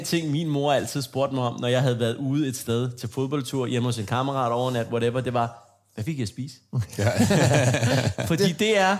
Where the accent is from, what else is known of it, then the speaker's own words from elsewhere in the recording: Iran; Danish is a second language; yes, så for, der er vi iranerne!